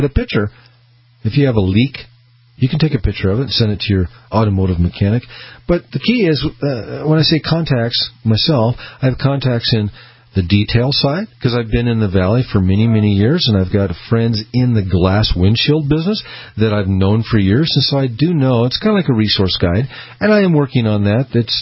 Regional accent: Boise, Idaho, United States; also born or lived in Peoria, Illinois; Very proud to be in Boise, Idaho all my life. Came from back in Illinois, Peoria area. Born in Peoria, and parents moved out here to Boise

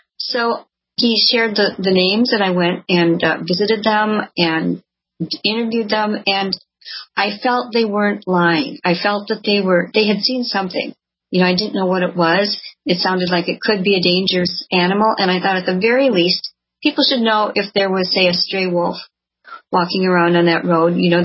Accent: Elkhorn, Wisconsin, United States; people around my hometown of Elkhorn, Wisconsin, were saying there was something out on a country road called Bray Road

